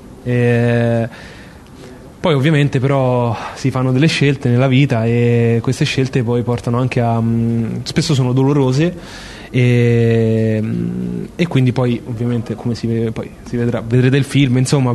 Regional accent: Rome, Lazio, Italy; io sono nato e cresciuto qui a Roma, da genitori, papà Senegal e mamma Etiopia, quindi due parti proprio opposte dell'Africa

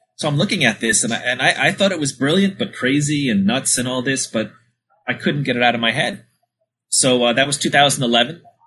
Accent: New York, United States; I'm from New York, and I was in a bar in the East Village.

